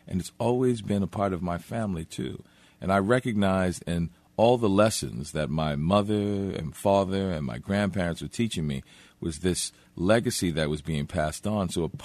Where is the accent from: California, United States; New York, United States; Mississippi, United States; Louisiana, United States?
Louisiana, United States; New Orleans; And that was always a part of the culture that I grew up with in New Orleans.